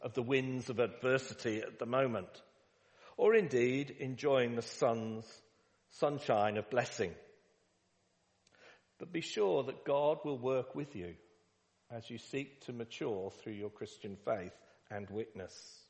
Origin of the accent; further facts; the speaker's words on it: Stratford-upon-Avon, West Midlands, United Kingdom; born there; I was born in Stratford-upon-Avon in England, right in the middle, home of Shakespeare.